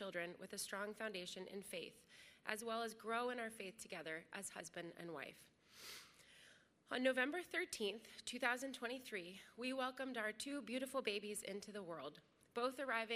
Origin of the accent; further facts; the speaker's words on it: Lafayette, California, United States; now in San Francisco, United States; I grew up in Lafayette and then went back east for college and graduate school.